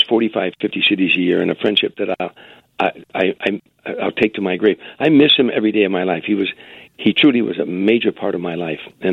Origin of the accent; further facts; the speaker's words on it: Harvey, Illinois, United States; I'd go all around the neighborhood taverns where I grew up at in Harvey. There were eight taverns in my neighborhood